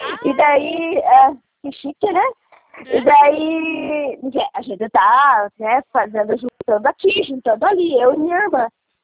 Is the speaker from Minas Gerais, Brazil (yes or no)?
no; Guarapuava, Paraná, Brazil; É porque eu sou de Guarapuava, Paraná.